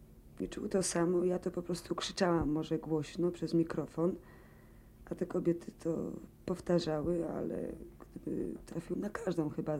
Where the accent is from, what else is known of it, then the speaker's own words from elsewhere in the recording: Silesian Voivodeship, Poland; Jestem w ogóle Ślązaczką.